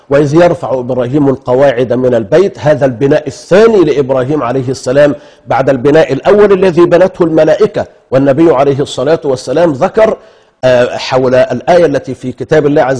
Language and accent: Arabic; Egypt; عندنا في مصر